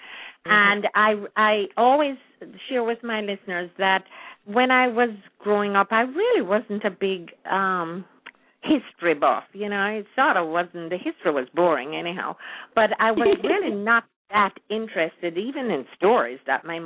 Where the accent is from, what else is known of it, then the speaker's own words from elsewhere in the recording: Jamaica; I have wonderful memories of my, you know, teenage years and growing up in Jamaica.